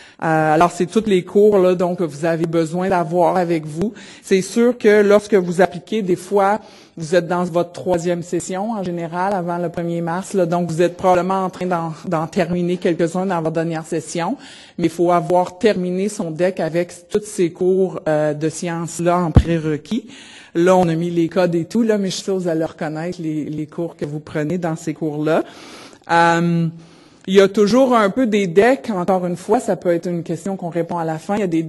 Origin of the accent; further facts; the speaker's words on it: Quebec City, Quebec, Canada; J'ai étudié ici aussi. Je viens de Québec, alors puis c'était ma première fois à étudier en anglais.